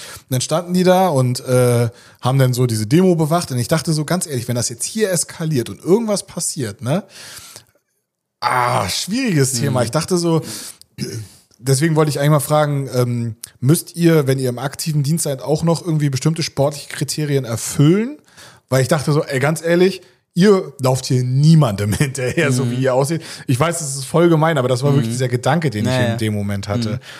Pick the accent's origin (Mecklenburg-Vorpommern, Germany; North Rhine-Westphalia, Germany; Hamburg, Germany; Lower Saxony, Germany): Mecklenburg-Vorpommern, Germany; Schwerin; ich komme ja aus Schwerin